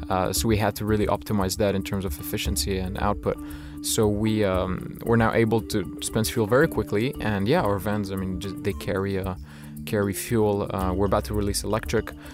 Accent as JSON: {"language": "English", "country": "Morocco", "tie": "born or raised there", "also_born_or_lived": "Switzerland / New York", "moved": "yes", "lives_now": "United States", "said": "I grew up in Morocco, a bit in Switzerland, then moved to the US, I lived in New York"}